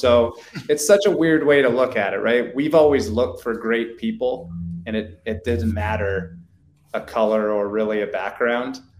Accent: Canada; As a Canadian kid, growing up where I think, Brandon, I think in our high school, we might've had a couple kids of color, right?

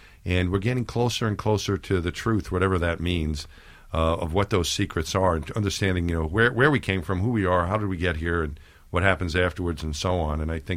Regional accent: Long Island, New York, United States; Growing up in Long Island, it never seemed like a real option to become an astronaut.

